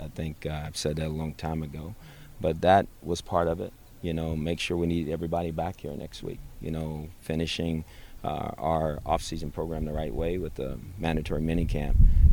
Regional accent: West Coast, United States; No, I was not, because I'm from the West Coast

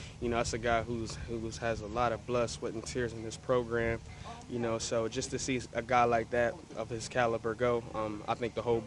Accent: Wilmington, Delaware, United States; I think it's where I'm from. I'm from Wilmington, Delaware

